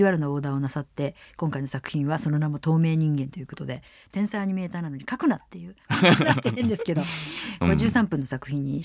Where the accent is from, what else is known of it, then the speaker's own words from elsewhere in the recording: Kansai, Japan; だから私も関西出身なので、本当関西弁じゃない地域の人が関西弁を喋ると気色悪い感じってありますもん ね